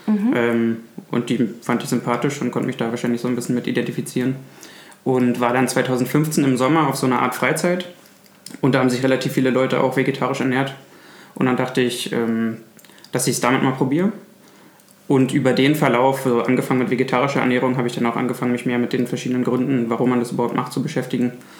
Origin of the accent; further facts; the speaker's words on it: Templin, Brandenburg, Germany; now in Berlin, Germany; Ich bin 27 und ich komme aus Templin in Brandenburg und wohne jetzt seit 7 Jahren in Berlin.